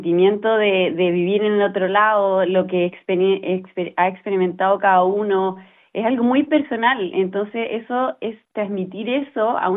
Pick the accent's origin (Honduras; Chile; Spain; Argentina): Chile; como chilenos